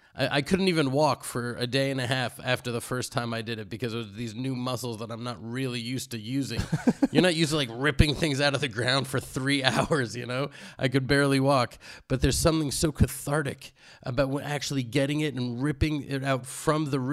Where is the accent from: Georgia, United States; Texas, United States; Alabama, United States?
Texas, United States; Houston; Like, I'm from Houston, Texas. I'm not in love with Houston, Texas.